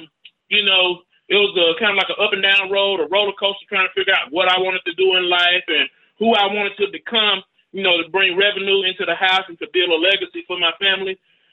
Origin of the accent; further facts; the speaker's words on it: Rome, Georgia, United States; Well, I'm from Rome, Georgia, man. The home of the Seven Hills.